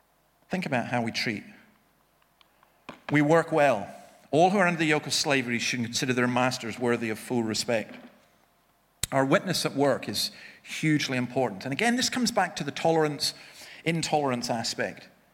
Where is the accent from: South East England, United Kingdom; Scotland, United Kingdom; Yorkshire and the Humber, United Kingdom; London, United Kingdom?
Scotland, United Kingdom; Me? Nah, it's just my genes. You know, I'm Scottish.